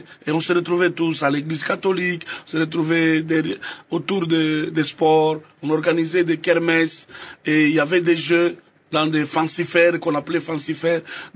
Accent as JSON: {"language": "French", "town": "Lubumbashi", "region": "Haut-Katanga", "country": "DR Congo", "tie": "born or raised there", "moved": "as an adult", "said": "Toute mon enfance, je l'ai passée à Lubumbashi. J'ai quitté Lubumbashi en 1992, que j'ai quitté Lubumbashi pour Goma. Et Goma, avec l'entrée de l'AFDEL, je me suis retrouvé à Kinshasa."}